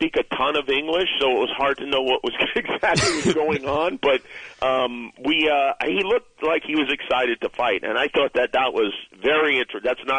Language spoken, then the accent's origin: English; Las Vegas, Nevada, United States; I grew up in Las Vegas, and never could afford to go to any of these fights.